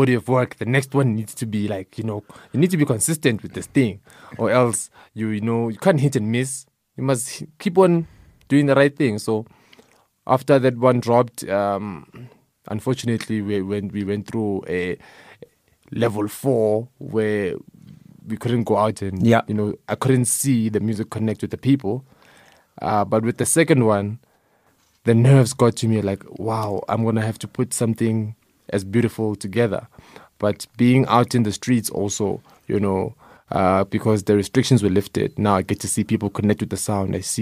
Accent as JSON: {"language": "English", "town": "Soweto", "region": "Gauteng", "country": "South Africa", "said": "I'm from Soweto. Soweto is very diverse, you know, from the ethnic groups, the music that we listen to."}